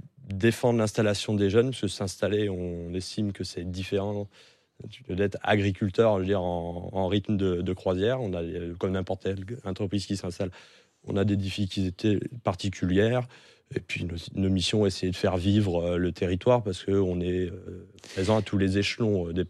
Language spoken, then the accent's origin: French; Auxerre, Bourgogne-Franche-Comté, France; born there; mon père est né à la ferme, mais moi je suis né à Auxerre, donc en ville.